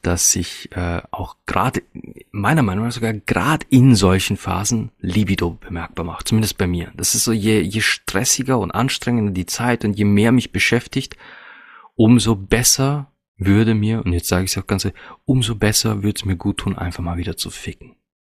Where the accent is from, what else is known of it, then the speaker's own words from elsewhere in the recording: Austria; Bei uns in Österreich gibt es das.